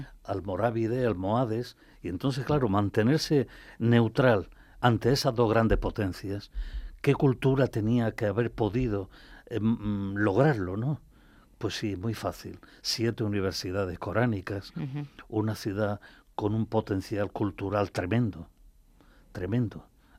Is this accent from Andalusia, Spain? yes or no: yes; Granada, Andalusia, Spain; born there; jardinero que llevaba la responsabilidad de los jardines de la Alhambra era el que cuidaba del Carmen donde yo nací.